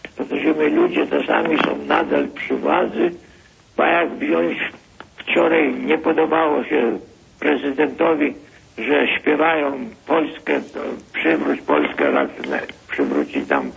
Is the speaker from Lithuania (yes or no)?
yes; Vilnius County, Lithuania; ja pochodzę z takiej rodziny, co mój ojciec miał włokę ziemi, to z Wileńszczyzny.